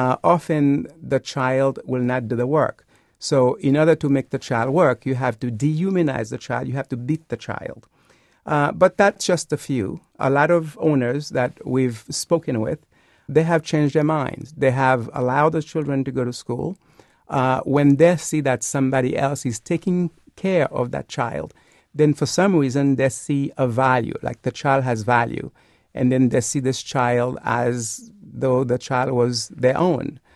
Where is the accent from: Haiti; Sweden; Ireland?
Haiti; But I grew up in Haiti.